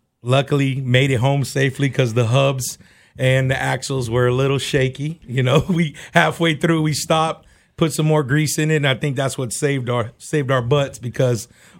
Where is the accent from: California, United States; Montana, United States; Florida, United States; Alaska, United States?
Florida, United States; Tampa; Well, basically, I'm a Tampa fanatic, born and raised in Tampa.